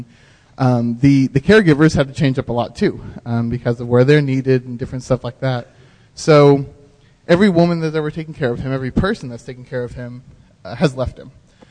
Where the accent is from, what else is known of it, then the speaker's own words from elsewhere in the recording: Clifton, Texas, United States; I'm from Clifton, so just down Highway 6 a little bit.